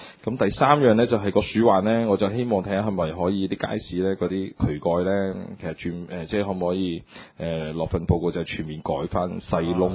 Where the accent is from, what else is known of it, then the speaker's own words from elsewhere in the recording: Hong Kong; 咁我哋香港人而家呢就有個投訴文化就越嚟犀利嘅